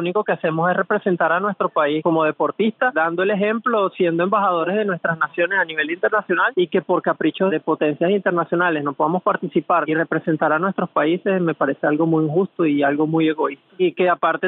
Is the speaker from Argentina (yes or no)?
no; Venezuela; como venezolano, nunca me tocó experimentar algún tipo de exclusión por ser venezolano.